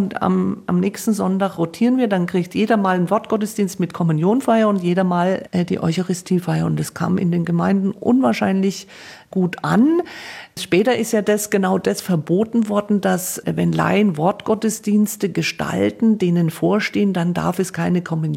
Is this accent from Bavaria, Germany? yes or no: yes; Coburg, Bavaria, Germany; ich komme ja gebürtig aus Coburg, also Erzbistum Bamberg